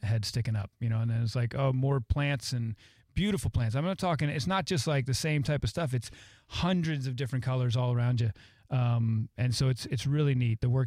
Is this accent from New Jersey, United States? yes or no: yes; New Jersey, United States; I grew up in Jersey, so tchotchkes is like...